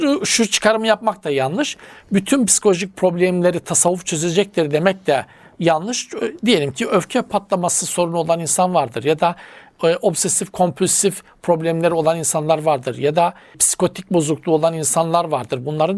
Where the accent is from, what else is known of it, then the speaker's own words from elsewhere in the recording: Black Sea Region, Turkey; Köylere gittiğinizde mesela bizim Karadeniz'de hocam bazıları evinin bahçesi bir kabristan olarak ve orada iletişim devam eder.